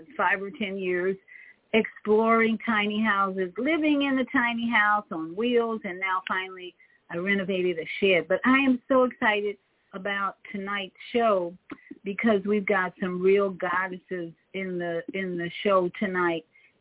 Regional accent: Chicago, Illinois, United States; And I'm from Chicago. I grew up in Chicago.

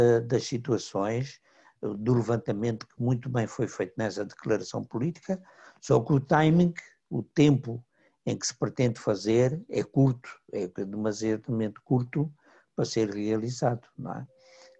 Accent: Angola; enquanto angolano, enquanto político

